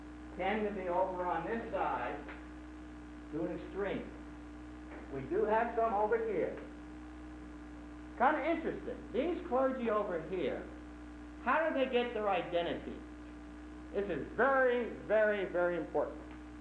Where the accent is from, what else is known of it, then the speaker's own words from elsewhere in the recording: Texas, United States; Or I get my identity because I'm a Texan.